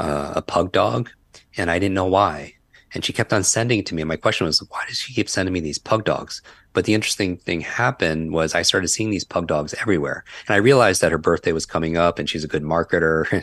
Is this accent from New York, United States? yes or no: yes; New York, United States; I can't talk that slow because I'm from New York.